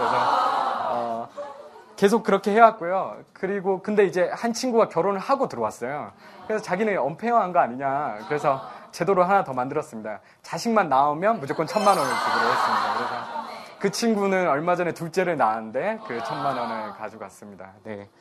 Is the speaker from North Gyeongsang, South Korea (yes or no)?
yes; Pohang, North Gyeongsang, South Korea; born there; 제가 경상북도 포항에 굉장히 시골에서 태어난 그 촌놈이